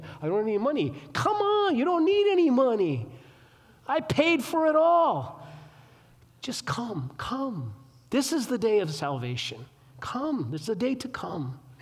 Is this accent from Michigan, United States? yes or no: no; Minnesota, United States; we come from Minnesota, 3M country, where they have post-it notes